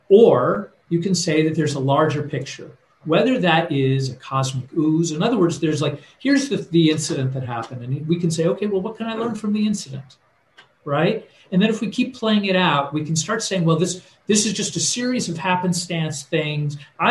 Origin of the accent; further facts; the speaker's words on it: United States; you know, as an American, I think we have this very Judeo-Christian fundamental series of ideas.